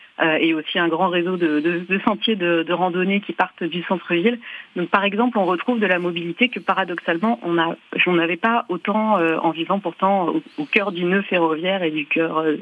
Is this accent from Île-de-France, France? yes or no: yes; Paris, Île-de-France, France; en tant que Parisien, surtout habitant dans l'Est de Paris